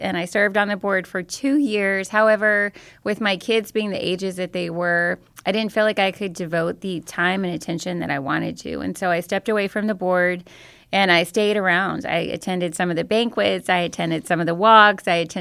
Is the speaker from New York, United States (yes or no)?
no; San Antonio, Texas, United States; now in Austin, United States; And I grew up in San Antonio and then went to A&M and met a guy in Austin and ended up landing there when we got married. And I've been in Austin for 30 years this year.